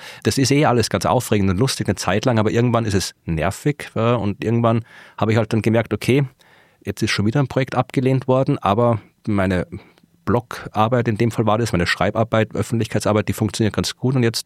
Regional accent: Austria; dass ich als Österreicher diese Podcasts mache.

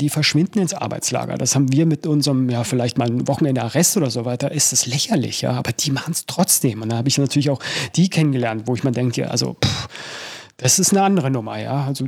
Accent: Munich, Bavaria, Germany

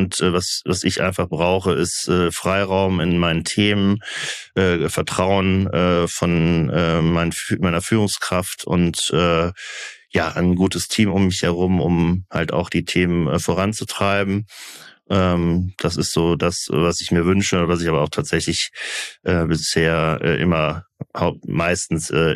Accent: Cologne, North Rhine-Westphalia, Germany; Als Kölner ist mir auch Menschenfreund

